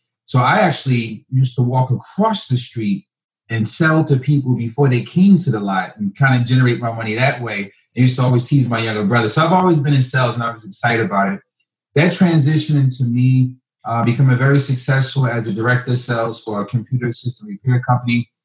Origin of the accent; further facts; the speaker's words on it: New Jersey, United States; because I'm from North New Jersey, which is a rough area, but it taught me adversity